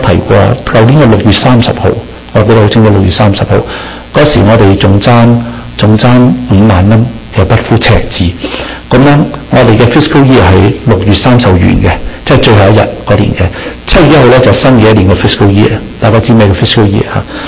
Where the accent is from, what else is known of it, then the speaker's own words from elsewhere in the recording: China; 当时我面对我嘅祖国中国，我就突然间记起